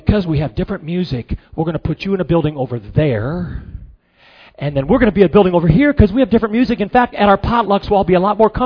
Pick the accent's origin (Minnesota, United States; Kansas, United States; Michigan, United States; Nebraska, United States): Michigan, United States; Detroit; Look, man, I'm from Detroit. You know 8 Mile.